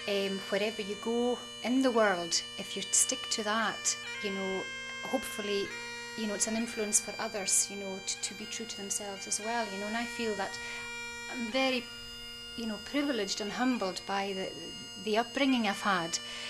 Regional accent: South Uist, Scotland, United Kingdom; I come from South Uist, the island of South Uist, and I've sung Gaelic since I was knee-high to a grasshopper.

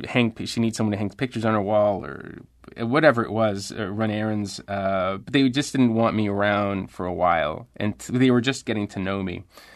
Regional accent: Laredo, Texas, United States; Even though I was raised on the American side, all my family was on the Mexican side.

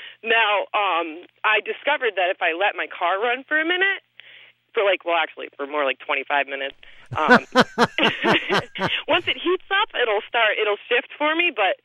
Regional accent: Canterbury, Connecticut, United States; I'm from Canterbury, Connecticut.

